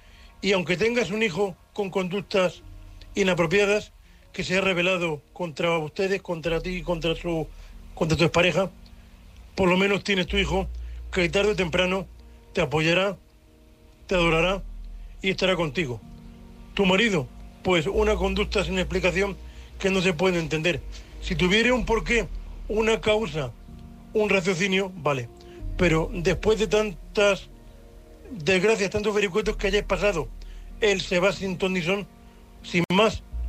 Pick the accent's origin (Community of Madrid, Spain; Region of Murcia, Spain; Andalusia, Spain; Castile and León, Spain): Region of Murcia, Spain; Murcia; de Murcia, un hombre invidente.